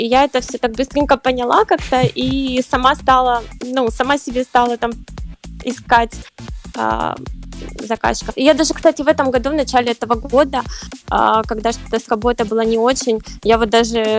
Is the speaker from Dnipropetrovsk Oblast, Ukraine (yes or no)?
yes; Dnipro, Dnipropetrovsk Oblast, Ukraine; Так, я родилась в Днепре. Здесь я выросла.